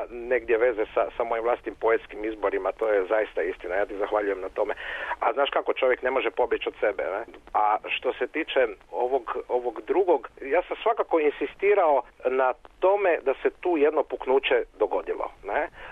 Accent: Croatia; Kod nas u Hrvatskoj tu se dogodilo do apsolutno jednog ograđivanja.

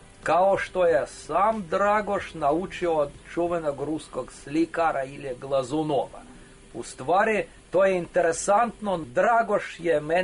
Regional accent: Russia; Serbian is a second language; kako mi Rusi to zovemo

